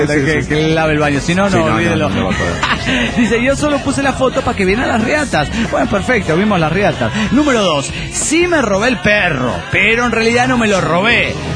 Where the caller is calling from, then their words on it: Guadalajara, Jalisco, Mexico; de Guadalajara, Jalisco, México.